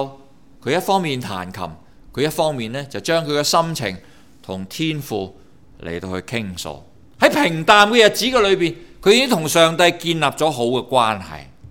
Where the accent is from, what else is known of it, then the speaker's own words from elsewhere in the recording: China; 我哋中国人用牛皮阿叉噶嘛